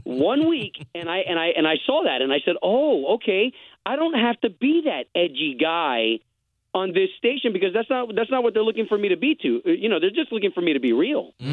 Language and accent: English; Tampa, Florida, United States; You know, I grew up in Tampa. So I went to high school there at Howard W. Blake School of Performing Arts.